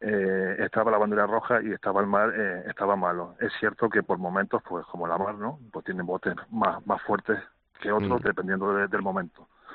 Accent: Tazacorte, Canary Islands, Spain; yo soy de Tasacorte, soy bagañete y hincapié, pues nacido ahí, en el puerto, vamos, que me he criado en la zona de costa de esa playa.

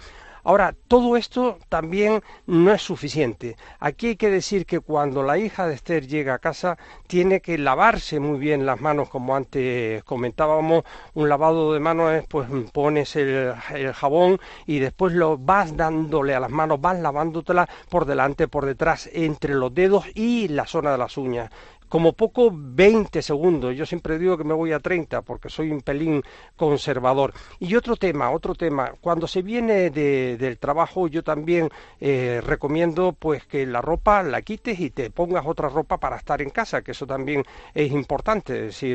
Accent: Canary Islands, Spain; desde mi tierra, desde Canarias, desde Gran Canaria.

